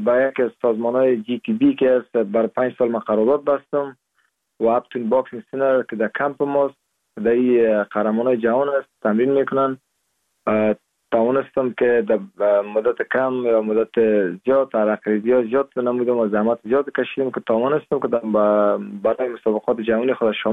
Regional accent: Parwan, Afghanistan; moved away as an adult; now in United States; در سال 1373 در استولی سیاگرد ولایت پروان متولد شدیم و دوره لیسه را از مکتب سید ناصری فارغ شدیم

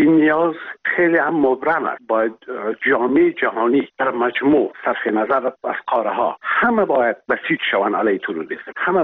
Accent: Afghanistan; now in France; به حیث یک شهروند افغان تبار فرانسه

